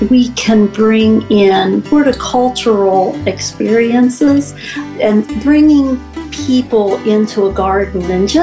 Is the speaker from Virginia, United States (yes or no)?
no; Portsmouth, Ohio, United States; I grew up in Portsmouth. I've always lived in Scioto County. I grew up in church.